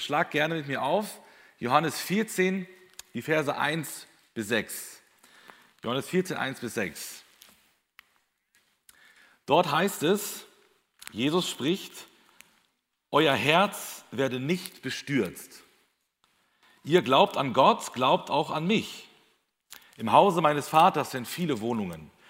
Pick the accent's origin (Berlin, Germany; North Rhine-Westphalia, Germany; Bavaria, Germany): North Rhine-Westphalia, Germany; Espelkamp; ich komme aus Espelkamp